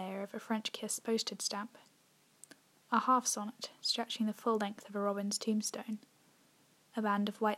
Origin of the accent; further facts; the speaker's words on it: Oxford, South East England, United Kingdom; I'm 17, I'm from Oxford, and this is my poem, Epithelium.